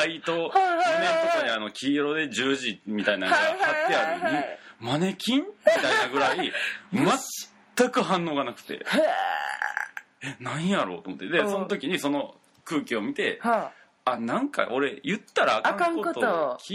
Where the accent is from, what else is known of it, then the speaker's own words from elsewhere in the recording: Mie, Japan; 僕三重県出身なんですけど、三重テレビっていうローカルチャンネルがあって、